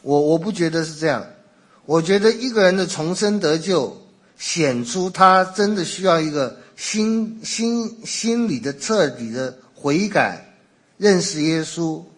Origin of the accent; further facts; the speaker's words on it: China; 我们中国人说世间呢千里马好像很少